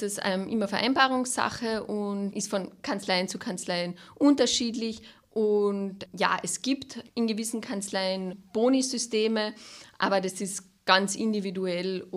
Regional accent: Carinthia, Austria; now in Vienna, Austria; also wie man unschwer überhören kann, komme ich aus Kärnten und habe so bei meinem Umzug nach Wien

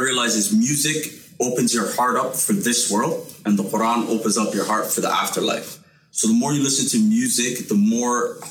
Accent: Ottawa, Ontario, Canada; My childhood best friend, I grew up in Ottawa.

